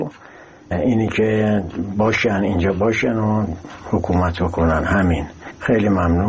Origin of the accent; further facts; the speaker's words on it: Iran; به عنوان یک ایرانی اینو خوب از داخل من دارم میبینم